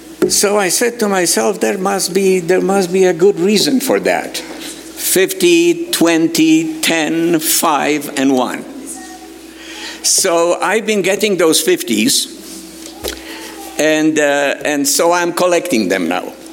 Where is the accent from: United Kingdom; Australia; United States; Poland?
Poland; accent: Polish; English is a second language; moved away; I am from Delta. And in case you wonder about my accent, I am Polish. But I left Poland a while back.